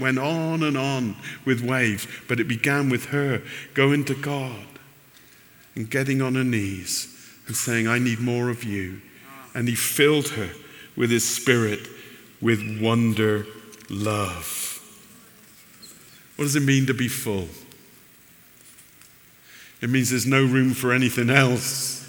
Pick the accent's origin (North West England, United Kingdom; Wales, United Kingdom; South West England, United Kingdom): South West England, United Kingdom; I was from the West Country in England, south of Bristol, and I was a butcher.